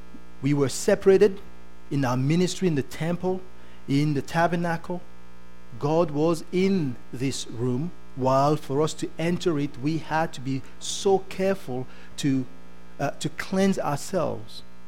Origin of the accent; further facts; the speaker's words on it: Canada; But now, I can say I'm Canadian, but that's just for my passport.